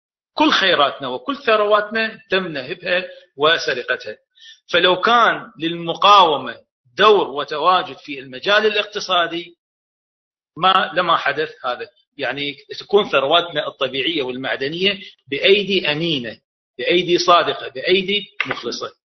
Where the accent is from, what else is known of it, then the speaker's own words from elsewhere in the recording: Iraq; نحن من العراق ونطرح كمثال يعني الواقع السياسي في العراق